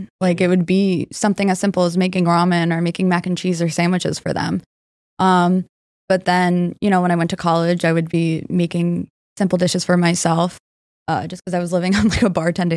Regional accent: Hillsborough, New Jersey, United States; Okay, so I grew up in Hillsborough, New Jersey, which is literally not far from here at all.

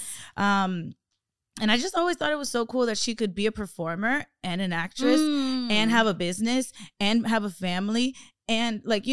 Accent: Miami, Florida, United States; I'm from Miami. We don't play that.

